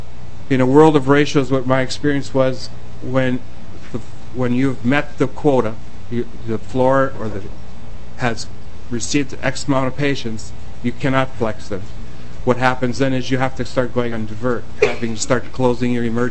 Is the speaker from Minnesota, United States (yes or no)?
yes; Minnesota, United States; also born or lived in California; It's what happened in California. I lived it as a Minnesotan.